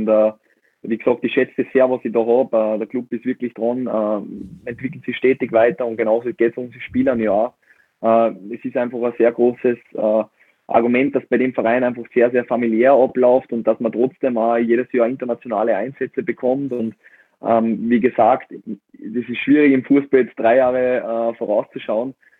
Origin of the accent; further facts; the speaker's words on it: Salzburg, Austria; es war mein Jugendclub, es ist mein Heimatclub, ich komme aus Salzburg.